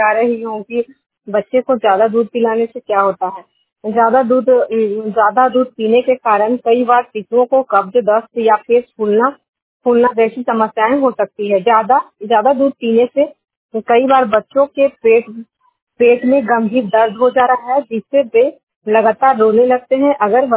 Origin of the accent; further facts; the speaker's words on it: Nawada, Bihar, India; और मैं नवादा डिस्ट्रिक्ट से बिलोंग करती हूँ